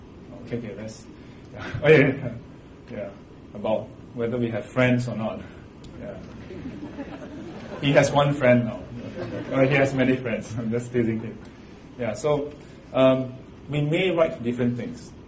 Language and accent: English; Singapore; So like for me, I'm a Singaporean. And in Singapore, it's okay to ask about your race, not in other countries. So I'm a Chinese. And if I ask myself, what is my dialect group? I'm a Hokkien.